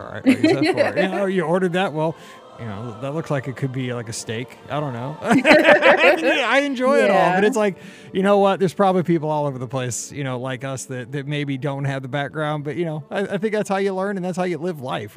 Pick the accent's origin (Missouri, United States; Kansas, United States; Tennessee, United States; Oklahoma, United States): Missouri, United States; St. Louis; I'm like, man, I don't know, I'm from St. Louis.